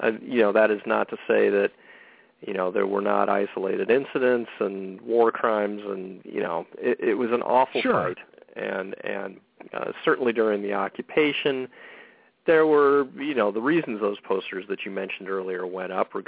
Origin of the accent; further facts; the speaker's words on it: United States; It was really eye-opening for me as an American to go overseas.